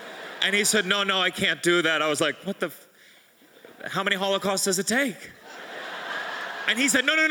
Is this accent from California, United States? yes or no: no; New York City, New York, United States; I'm from New York City, which is good. I get a lot of my material just from existing there.